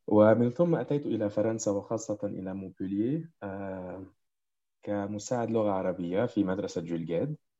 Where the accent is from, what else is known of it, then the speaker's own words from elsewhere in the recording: Lebanon; moved away as an adult; now in Montpellier, France; أنا لبناني، عمري 27 سنة، درست الترجمة في الجامعات اللبنانية في لبنان، ومن بعدها أكملت في اختصاص على العلاقات الدولية التجارية، ومن ثم أتيت إلى فرنسا وخاصة إلى موبوليه